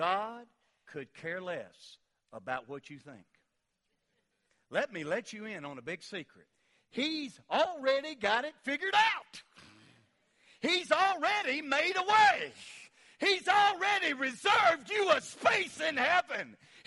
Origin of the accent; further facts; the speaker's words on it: United States; Because I'm an American.